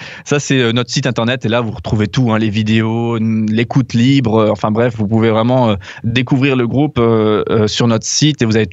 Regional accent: Grand Est, France; On est tous originaires du Bas-Rhin.

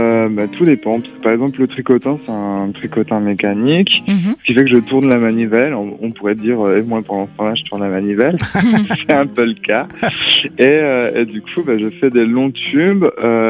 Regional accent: Grand Est, France; Et je suis de l'Alsace.

